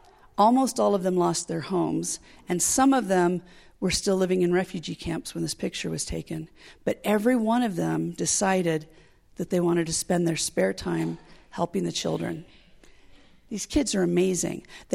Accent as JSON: {"language": "English", "country": "United States", "said": "In addition to that, I'm American, so I'm sort of this oddball when I'm there"}